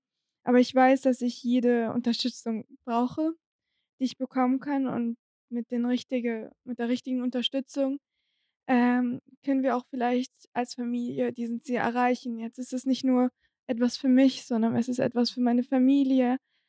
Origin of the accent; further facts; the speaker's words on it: Saraqib, Idlib Governorate, Syria; German is a second language; now in Germany; jetzt Sadaqib, also gehört ja zu Idlib, aber ich komme aus Sadaqib, das ist ein bisschen kleineren Dorf